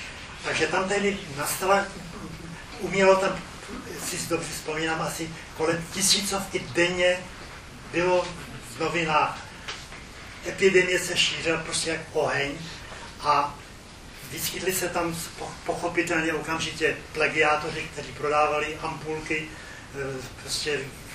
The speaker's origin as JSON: {"language": "Czech", "town": "Plzeň", "region": "Plzeň Region", "country": "Czechia", "tie": "born there", "said": "jeli jsme přes Plzeň, přes moje rodiště"}